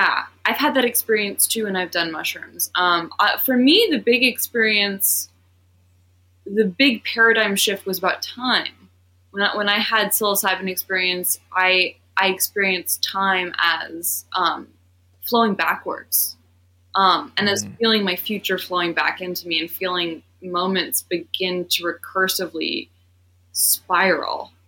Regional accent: New York, United States; I mean, I grew up in the Hudson Valley and I was always like down on the ground

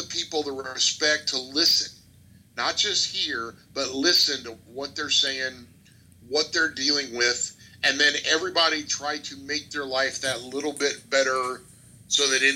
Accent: United States; I'm incredibly proud to be an American, and there is no prouder moment for me as an American than the playing of our national anthem.

